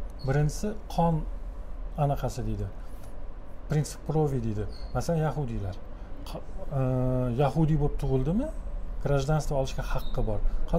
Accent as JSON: {"language": "Uzbek", "region": "Tashkent", "country": "Uzbekistan", "tie": "born there", "said": "O'zim ham Toshkentda tug'ilganman."}